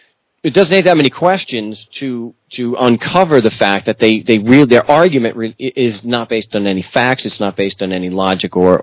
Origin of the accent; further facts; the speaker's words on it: Selden, New York, United States; some schmuck from Long Island, I grew up in Selden, not too far from when you guys are.